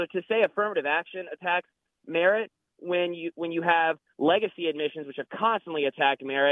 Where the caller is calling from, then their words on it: Maryland, United States; calling from Maryland.